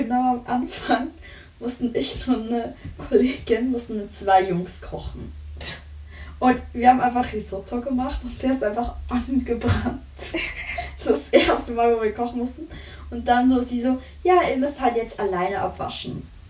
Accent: Switzerland; Ihr wisst jetzt, woher wir kommen. Wir kommen jetzt aus der Schweiz.

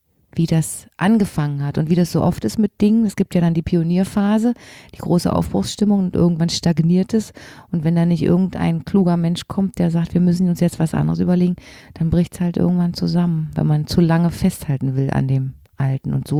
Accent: Berlin, Germany; Ich war ja eben ein Berliner Schulkind.

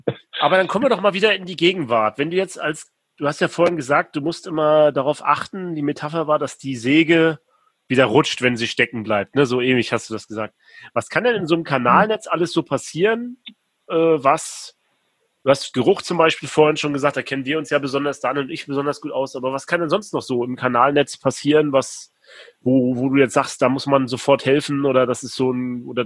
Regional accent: Rostock, Mecklenburg-Vorpommern, Germany; meine Heimatstadt Rostock

